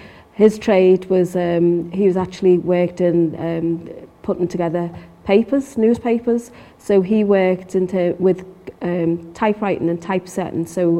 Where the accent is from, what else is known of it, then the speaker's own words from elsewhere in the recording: Liverpool, North West England, United Kingdom; born there; I was born in Liverpool, Toctuth, and I was born in the Lodge Lane area, but actually I was born in hospital, so I was born in Smithdown Road Hospital.